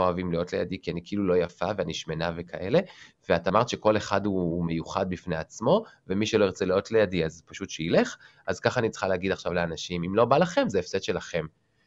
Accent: Tel Aviv, Tel Aviv District, Israel; גם עליי פעם הייתה סטיגמה שאני מדרום תל אביב, ואנחנו לא נצליח

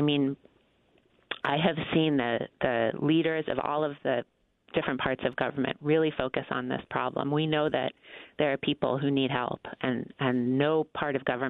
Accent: Massachusetts, United States; now in Washington, D.C., United States; Originally, I'm from Massachusetts. Now I live down here in D.C.

